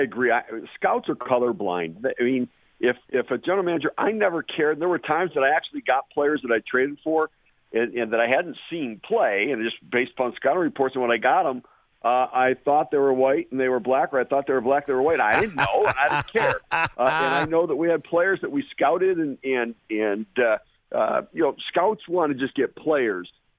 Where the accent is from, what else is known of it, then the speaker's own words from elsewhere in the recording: Detroit, Michigan, United States; back when I was a kid and I grew up in Detroit.